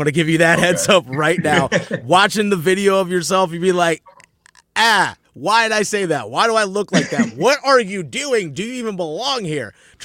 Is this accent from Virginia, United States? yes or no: yes; Virginia, United States; Like, North Carolina is my adopted home now. Right. I grew up in Virginia. Don't get me wrong. I loved my time in the state of Virginia.